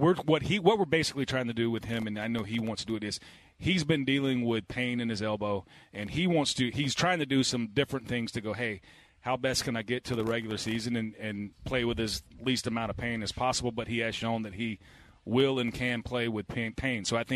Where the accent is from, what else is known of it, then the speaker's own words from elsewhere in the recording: Alabama, United States; now in Los Angeles, United States; But I grew up in Alabama, so we will escape to Hawaii.